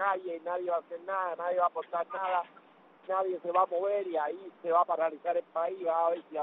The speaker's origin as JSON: {"language": "Spanish", "country": "Cuba"}